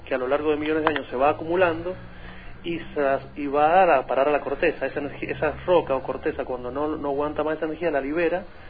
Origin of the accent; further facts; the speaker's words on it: San Juan, Argentina; born there; now in Rivadavia, Argentina; Nací en Capital. Ajá. Y ahora vivo en Rivadavia.